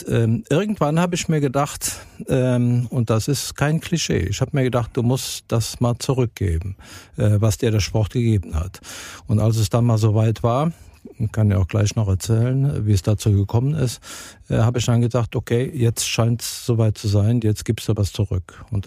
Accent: Aachen, North Rhine-Westphalia, Germany; now in Cologne, Germany; Ich selbst bin aus der Gegend von Aachen. Sehr stolzer Aachener, sozusagen. Öscher Jung, der auch in Klenk es noch kennt. Bin dann, wie wir Aachener alle immer sagen, bin dann aus Gründen der Entwicklungshilfe dann nach Köln gezogen.

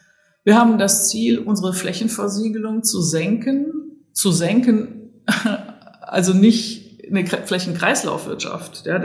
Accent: North Rhine-Westphalia, Germany; now in Cologne, Germany; Ich komme ja aus dem Ruhrgebiet.

